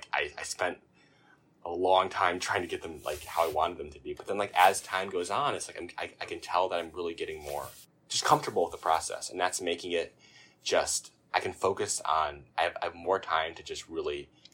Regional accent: Illinois, United States; now in Oberlin, United States; cause I come from Southern Illinois, and it's kind of similar to where I am now

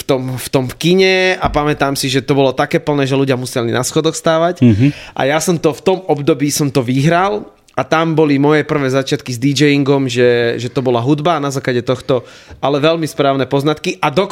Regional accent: Nitra, Nitra Region, Slovakia; ja som bol 16 rokov Klokočína, tam som chodil aj na základku, na Benkovú. A potom neskôr som sa ma zavial vietor na Kalváriu.

